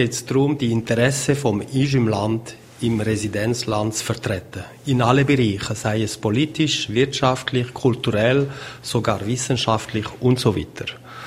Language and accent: German; Switzerland; accent: Romand French; ist mit meiner welschen Akzent.